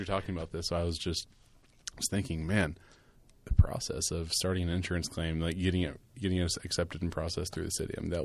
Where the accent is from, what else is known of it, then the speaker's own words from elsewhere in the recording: the South, United States; I mean, okay. I'm sorry. Being from the South, I can say that.